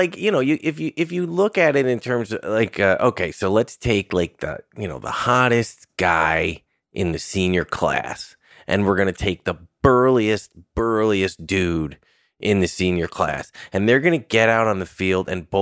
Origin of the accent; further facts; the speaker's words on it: Irvington, New York, United States; I'm a Westchester kid. Like, I was born in '82, and I grew up in Westchester.